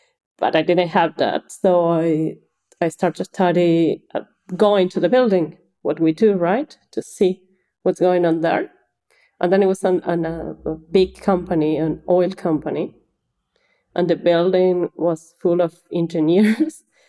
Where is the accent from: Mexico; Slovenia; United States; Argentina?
Argentina; I'm from Argentina, and I did the bachelor degree in Buenos Aires.